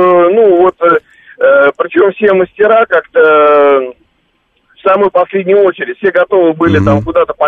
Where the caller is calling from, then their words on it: Moscow, Russia; тоже из Москвы.